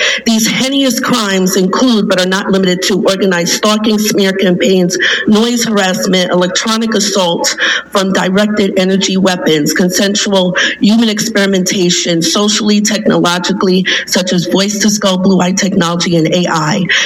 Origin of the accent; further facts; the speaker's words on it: Brooklyn, New York, United States; born there; I was born in Brooklyn. I live in Queens.